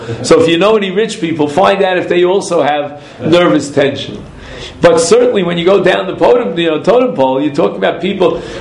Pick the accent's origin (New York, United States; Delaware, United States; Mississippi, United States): New York, United States; Brooklyn; You know, this was in Brooklyn, New York. You know, we were raised on Mad Magazine.